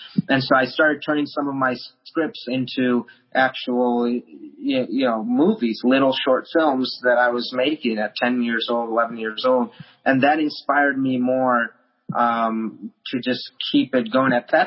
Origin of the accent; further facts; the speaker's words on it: Parma Heights, Ohio, United States; where I grew up in Parma Heights, Ohio, at the Parma school districts.